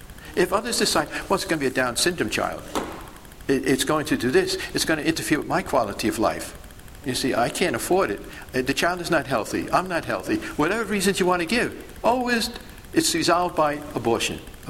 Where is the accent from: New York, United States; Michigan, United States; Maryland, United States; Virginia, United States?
New York, United States; Brooklyn; See, I come from Brooklyn.